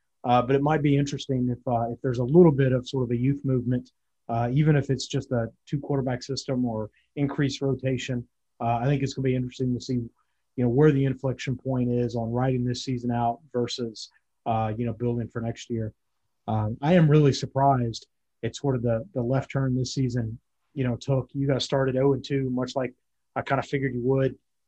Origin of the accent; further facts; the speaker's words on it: Nashville, Tennessee, United States; I'm from Nashville originally, and I'll definitely have to show my age here.